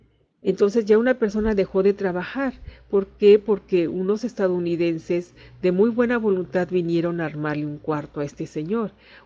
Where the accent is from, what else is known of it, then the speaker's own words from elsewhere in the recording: Mexico; Y nosotros como mexicanos, pues estamos mucho mejor que otros países